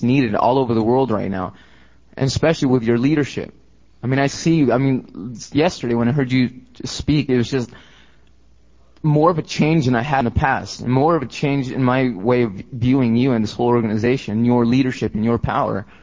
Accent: Los Angeles, California, United States; I'm from Los Angeles.

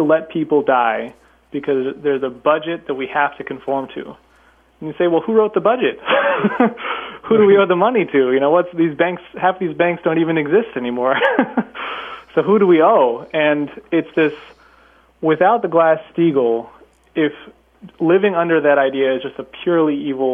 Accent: Pacific Northwest, United States; which I'm familiar with because I grew up in the Northwest.

